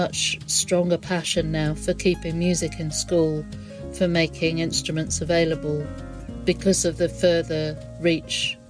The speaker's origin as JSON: {"language": "English", "town": "Evesham", "region": "West Midlands", "country": "United Kingdom", "tie": "born or raised there", "also_born_or_lived": "Broadway", "said": "I grew up in Evesham and then moved to Broadway, to the Cotswolds."}